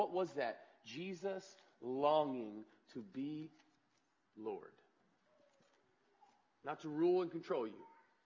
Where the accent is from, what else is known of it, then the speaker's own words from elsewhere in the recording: Missouri, United States; born there; I was born in Missouri.